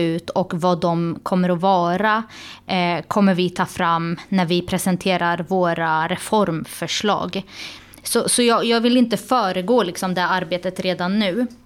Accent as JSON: {"language": "Swedish", "town": "Norrköping", "region": "Östergötland", "country": "Sweden", "tie": "born or raised there", "said": "där jag själv är född och uppvuxen i Hageby"}